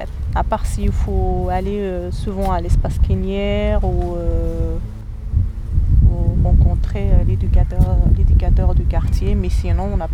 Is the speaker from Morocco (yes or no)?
yes; Morocco; now in France; je viens de Maroc. Ça fait depuis 2003 que je suis en France. J'ai vécu la plupart du temps à la quartier nord